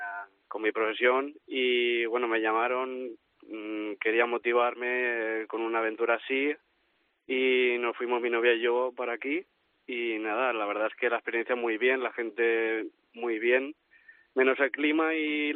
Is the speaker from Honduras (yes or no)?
no; Spain; me traje bastantes cosas de España, tengo la bandera, tengo la camiseta, tengo bastantes cosas, porque me siento muy español